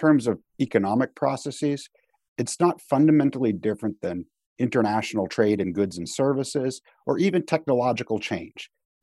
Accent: Boston, Massachusetts, United States; moved away as an adult; I was a tenured professor in my hometown of Boston, working right downtown.

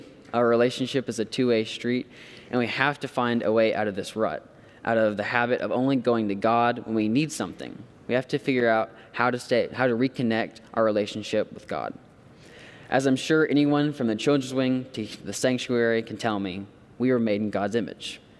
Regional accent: Fort Worth, Texas, United States; whether I grew up with him in Idabel, Oklahoma, or he grew up with me here in Fort Worth, we'd still be close friends.

